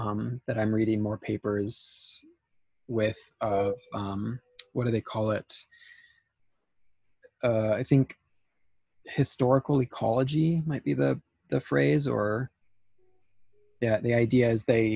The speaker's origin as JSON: {"language": "English", "region": "California", "country": "United States", "said": "but I'm a Californian, and I'm up from Northern California, so I'm not afraid of cold water."}